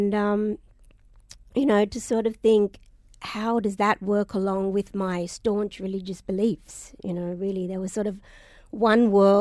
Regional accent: Australia; especially from my own background as an Australian

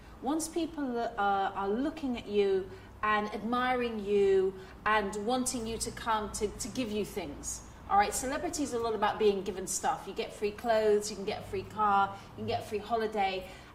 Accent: London, United Kingdom; born there; I was born in London to parents who had lost their faith.

